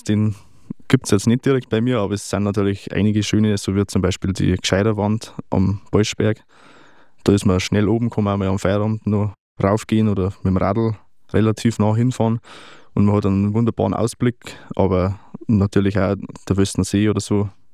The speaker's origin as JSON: {"language": "German", "town": "Unterwössen", "region": "Bavaria", "country": "Germany", "tie": "born or raised there", "also_born_or_lived": "Munich", "said": "Geboren bin ich in München-Pasing, weil meine Eltern damals in München beide gearbeitet haben. Und wir sind aber dann, wie ich 2 Jahre alt war, sind wir nach Unterwössing gezogen, weil es mein Papa beruflich hierher verschlagen hat und meine Mutter ist aus Bernau am Chiemsee."}